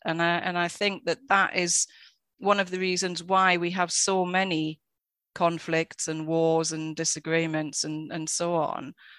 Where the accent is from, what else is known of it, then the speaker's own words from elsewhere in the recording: United Kingdom; You know, I'm white, I'm British, I'm, you know, whatever, all of these labels that people give me.